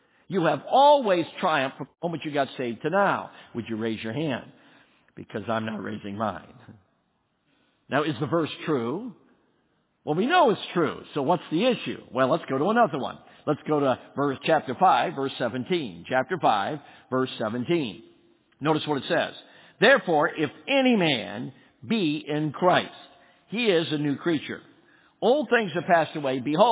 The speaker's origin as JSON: {"language": "English", "country": "Ireland", "said": "I'm Irish and got red hair. That's why I got an anger problem."}